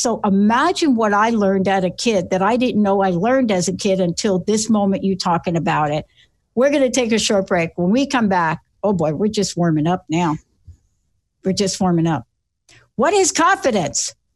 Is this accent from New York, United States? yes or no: yes; Bronx, New York, United States; And I'm this kid from the Bronx that stuttered.